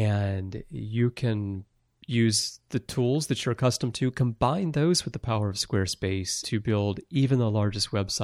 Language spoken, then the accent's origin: English; Alabama, United States; What it reminds me of is, you know, I grew up in Alabama, and In Alabama, it's very popular to buy commemorative plates.